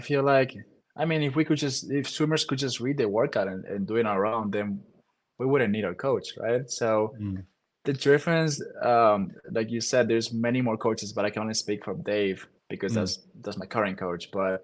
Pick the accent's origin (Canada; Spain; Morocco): Spain; English is a second language; moved away as an adult; now in United States; I was coming from Spain. I barely knew English. Didn't know what yards were.